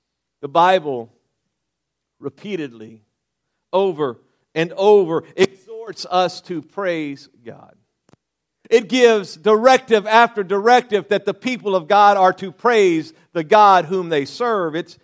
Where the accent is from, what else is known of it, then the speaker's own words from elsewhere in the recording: Louisiana, United States; now in Kansas City, United States; I was raised in Louisiana, so I'm a Saints fan.